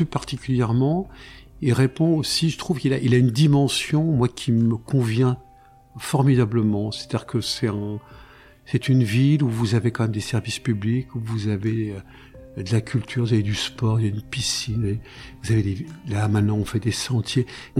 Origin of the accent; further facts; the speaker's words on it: Paris, Île-de-France, France; Je suis un petit parisien ici.